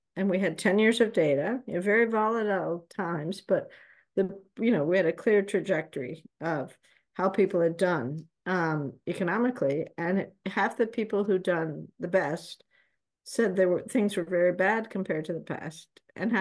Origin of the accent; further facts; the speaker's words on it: Peru; I'm from Peru originally, part Peruvian, part American, part Swiss, a bit of a mess, a good mess.